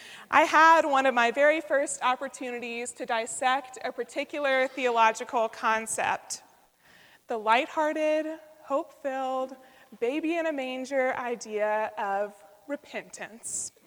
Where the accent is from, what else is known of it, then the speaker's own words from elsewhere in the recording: Atlanta, Georgia, United States; I am a Southerner. I grew up in Atlanta, which is a diverse city filled with national transplants and global headquarters, but it's nonetheless influenced by its position deep in the Bible Belt.